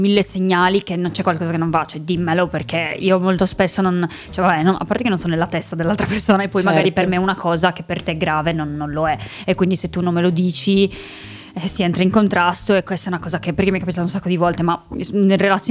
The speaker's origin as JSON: {"language": "Italian", "town": "Cagliari", "region": "Sardinia", "country": "Italy", "said": "E vivo qua da 2 anni, non sono di Milano, sono di Cagliari."}